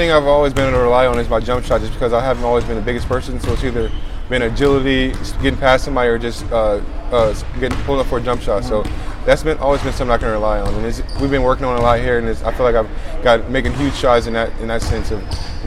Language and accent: English; Nebraska, United States; I'm from Nebraska, so like I'm not used to any certain thing.